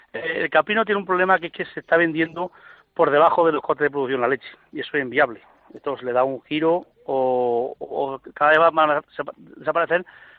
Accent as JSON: {"language": "Spanish", "town": "Santiago de la Espada", "region": "Andalusia", "country": "Spain", "said": "Yo soy de Santiago de la Espada, como te has dicho, y aquí tenemos 20 y tantos jóvenes que se van a incorporar."}